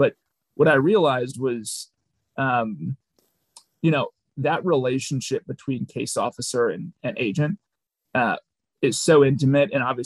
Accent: Minneapolis, Minnesota, United States; I think that's probably a Texas thing coming out there, even though I'm from Minneapolis.

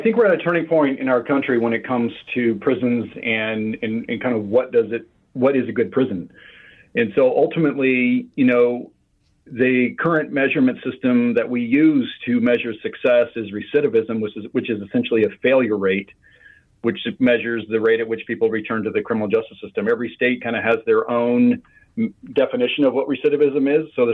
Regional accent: Midwest, United States; No, actually, I grew up in the Midwest and I actually stole a car in Oklahoma and drove it up to Iowa.

